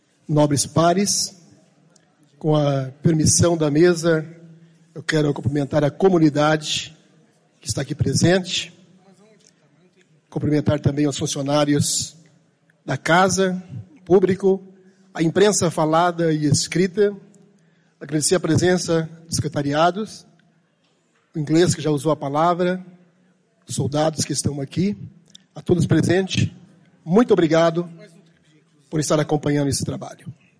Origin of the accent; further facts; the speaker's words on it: Sarandi, Brazil; born there; Eu nasci em Sarandi, morava também aqui perto do clube.